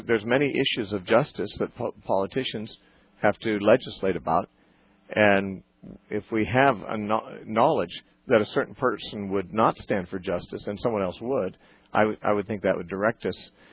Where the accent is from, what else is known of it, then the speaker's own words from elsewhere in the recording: United States; You know, I'm an American